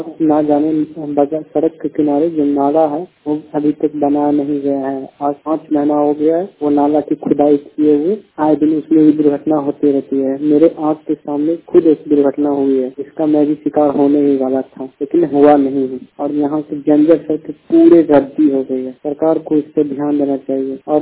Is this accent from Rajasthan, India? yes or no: no; Munger, Bihar, India; मैं व्यायाम college road Munger का रहने वाला हूँ।